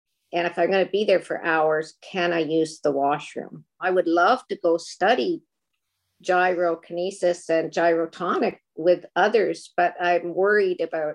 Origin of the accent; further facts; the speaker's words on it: Lindsay, Ontario, Canada; I came from Lindsay, Ontario, a small town north of Toronto